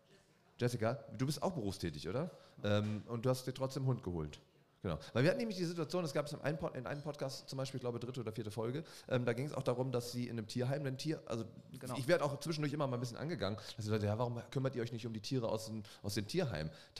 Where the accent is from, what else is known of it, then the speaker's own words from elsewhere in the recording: Erfurt, Thuringia, Germany; Erfurt, aber ist ich komme ja aus der Ecke hier, ich kenne mich ja hier aus